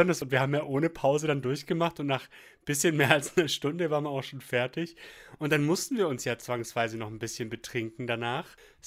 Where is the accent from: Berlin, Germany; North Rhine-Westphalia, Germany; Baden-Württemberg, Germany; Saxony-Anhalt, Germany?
Baden-Württemberg, Germany; Esslingen am Neckar; now in Remseck, Germany; Eigentlich aus Esslingen am Neckar.